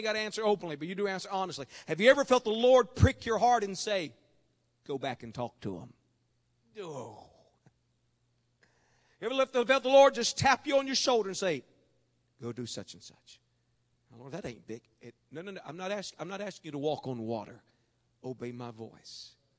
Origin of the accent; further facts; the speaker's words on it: Kentucky, United States; I'm not related to the man, but I just feel a little bit of dignity just knowing I'm from Kentucky, you know.